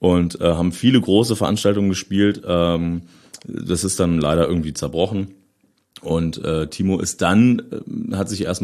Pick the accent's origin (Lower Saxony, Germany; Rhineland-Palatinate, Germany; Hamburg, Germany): Lower Saxony, Germany; Ich bin so ein richtiges Dorfkind irgendwie. Ich bin in Osterode geboren, aber dann so 2-3 Kilometer außerhalb irgendwie aufgewachsen, so richtig so mit 1100 Einwohner